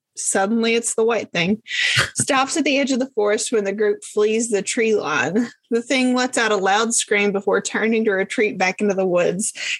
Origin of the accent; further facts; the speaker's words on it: Appalachia, United States; Growing up in Appalachia, let me tell you, like when you are driving some of the back roads, one of your worst fears is something stepping out of the woods in front of you.